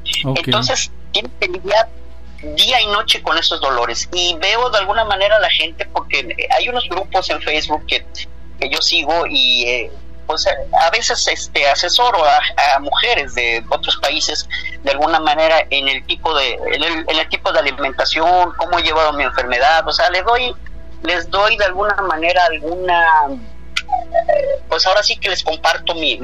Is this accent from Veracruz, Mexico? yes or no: yes; Veracruz, Mexico; now in Baja California, Mexico; Pero yo soy del estado de Veracruz.